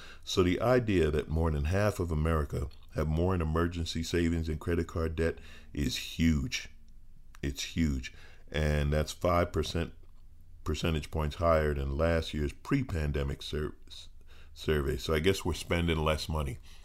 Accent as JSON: {"language": "English", "region": "New York", "country": "United States", "tie": "born or raised there", "said": "you know, I grew up in New York, okay? I am genetically unable to root for a Boston team."}